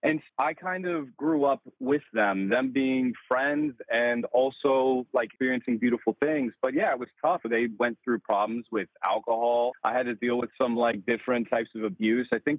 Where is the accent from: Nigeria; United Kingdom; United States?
United States; I grew up on Kraft mac and cheese and beanies and weenies and things like that. I'm like a good American boy.